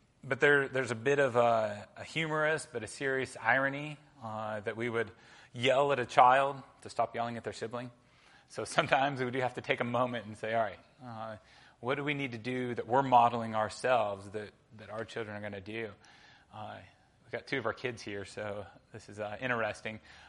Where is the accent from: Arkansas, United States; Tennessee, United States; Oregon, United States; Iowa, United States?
Arkansas, United States; I'm from Arkansas, so it's fine.